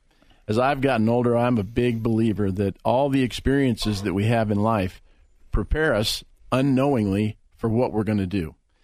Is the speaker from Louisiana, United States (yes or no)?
no; Colorado Springs, Colorado, United States; I was born in Colorado Springs. And never drifted far from home.